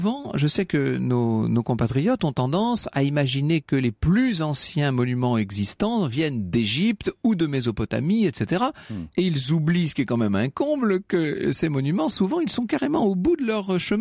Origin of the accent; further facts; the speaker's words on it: Nouvelle-Aquitaine, France; Moi, je suis originaire du Poitou. Il y a énormément de dolmens et de menhirs dans le Poitou.